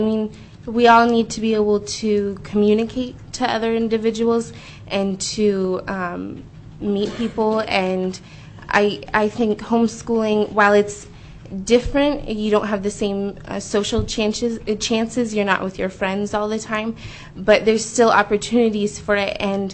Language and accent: English; Fairbanks, Alaska, United States; For the record … I'm from Fairbanks.